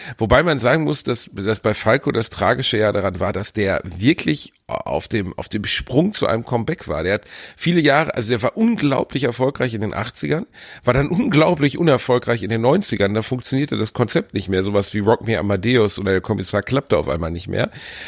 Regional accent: Germany; so sind wir Deutsche halt

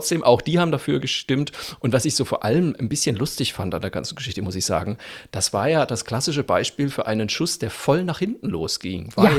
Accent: Germany; man darf nicht den Fehler machen, sich da über die Schweiz zu erheben als Deutscher

